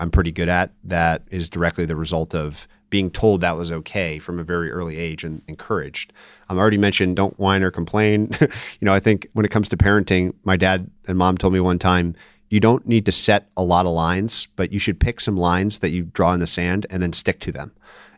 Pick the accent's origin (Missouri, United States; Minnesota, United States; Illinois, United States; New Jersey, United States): Minnesota, United States; I'm actually from Minnesota. It's where a lot of my family is from as well.